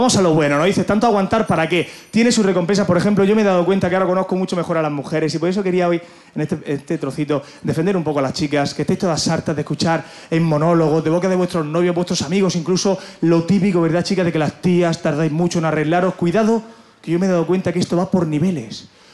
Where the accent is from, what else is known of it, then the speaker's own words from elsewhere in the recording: Murcia, Region of Murcia, Spain; Yo soy de Murcia